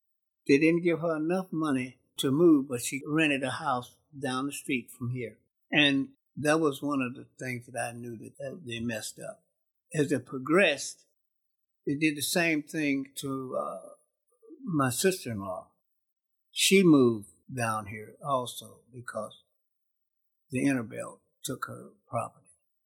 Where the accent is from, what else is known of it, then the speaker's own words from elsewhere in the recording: Akron, Ohio, United States; I said, I'm from Akron, Ohio.